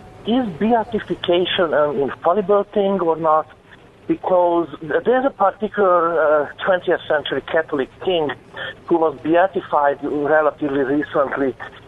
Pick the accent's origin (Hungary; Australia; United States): Hungary